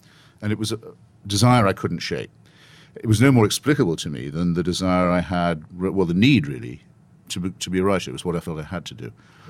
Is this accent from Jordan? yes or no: no; United Kingdom; now in United States; That's what I describe in my chapter about becoming an American is you can't shake being British, but you can, and you shouldn't want to, but you can transcend it.